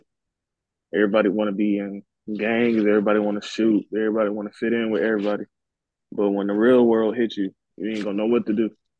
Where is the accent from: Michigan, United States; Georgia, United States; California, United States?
Georgia, United States; Atlanta; I'm from Atlanta, Georgia.